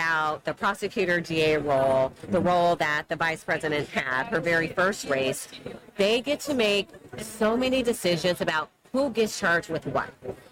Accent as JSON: {"language": "English", "town": "Las Vegas", "region": "Nevada", "country": "United States", "lives_now": "Washington, United States", "said": "I'm in D.C. now, but I'm originally from Las Vegas"}